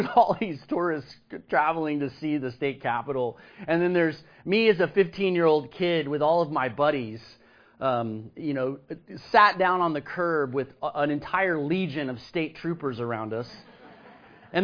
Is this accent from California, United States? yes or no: no; Austin, Texas, United States; a lot of times as a young kid growing up in Austin, Austin was such a metropolitan place.